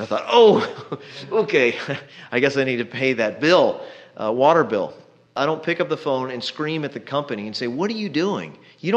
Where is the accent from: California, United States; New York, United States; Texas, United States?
Texas, United States; accent: Texan; Boils, as some people say it, but I'm from Texas.